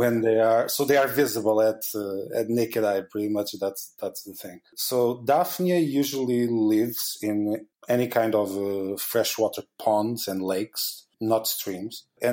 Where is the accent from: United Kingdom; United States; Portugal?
Portugal; I'm originally from Portugal.